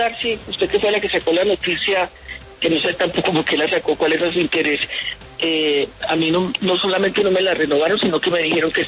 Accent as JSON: {"language": "Spanish", "country": "Colombia", "said": "yo soy una ciudadana colombiana"}